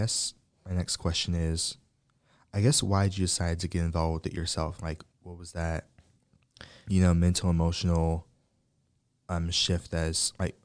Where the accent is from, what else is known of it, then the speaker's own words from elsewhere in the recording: Atlanta, Georgia, United States; I'm also from the South. I'm only 4.5 hours away, excuse me. In Atlanta